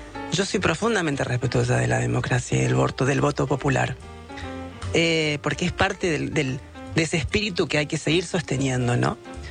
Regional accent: Buenos Aires Province, Argentina; Soy bonaerense.

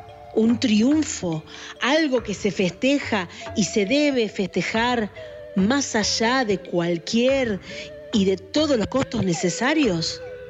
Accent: Argentina; nosotros y nosotras, que somos argentinos y argentinas

